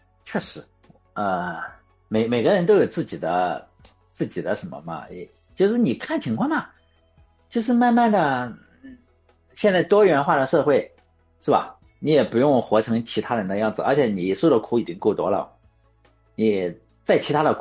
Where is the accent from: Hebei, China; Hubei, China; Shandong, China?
Shandong, China; 我是山东的，我们农村嘛，我是农村，我们农村人的这一种哈